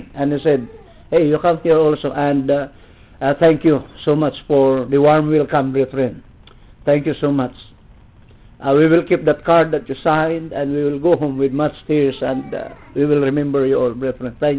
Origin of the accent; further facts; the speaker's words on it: Philippines; please remember that we came from the Philippines. We are Filipinos. We did not come from Philippines. We are not Philippians.